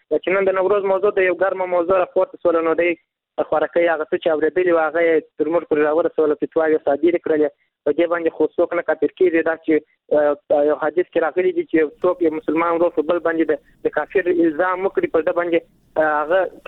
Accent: Kandahar, Afghanistan; له کندهار ولایت څخه یو تن محصل یم.

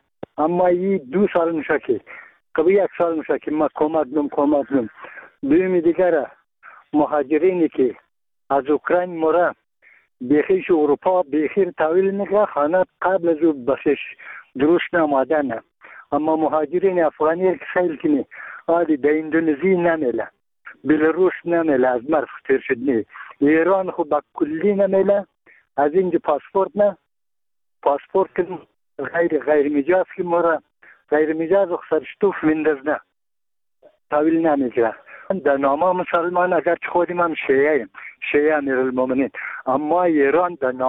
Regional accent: Bamyan, Afghanistan; ما یک تن از بامیانیم.

